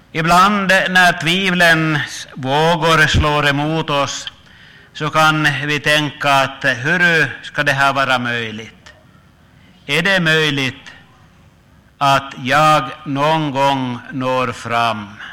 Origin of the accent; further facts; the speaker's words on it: Ostrobothnia, Finland; Jag vill också föra fram hälsningar ifrån Österbotten, ifrån den ort där jag kommer ifrån